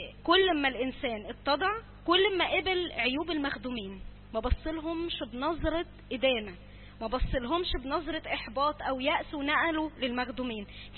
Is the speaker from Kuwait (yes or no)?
no; Egypt; بقى علشان احنا مصريين